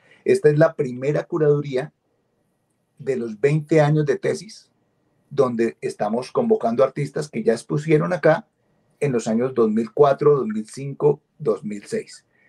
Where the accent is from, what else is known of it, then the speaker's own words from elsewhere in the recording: Colombia; como colombianos también